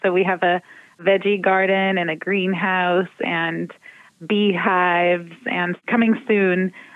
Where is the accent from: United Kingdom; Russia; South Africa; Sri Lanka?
Russia; English is a second language; now in United States; Yeah, we're from Russia, and we moved here all together in 1993.